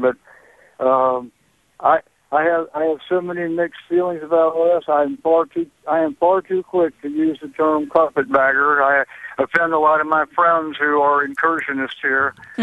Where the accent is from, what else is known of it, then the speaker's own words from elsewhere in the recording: Florida, United States; But I grew up on the Broward lands in the old Duval County between Trout River and the Nassau Sound and the Broward River.